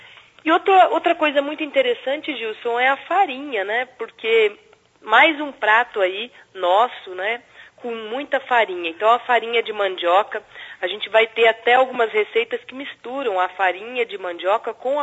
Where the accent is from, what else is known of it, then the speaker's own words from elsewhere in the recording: Minas Gerais, Brazil; Como um bom mineiro, né, o feijão tem que ser um feijão perfumado, um feijão gostoso.